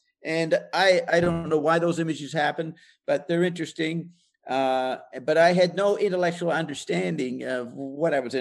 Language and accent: English; Paris, Île-de-France, France; I grew up in Paris, France.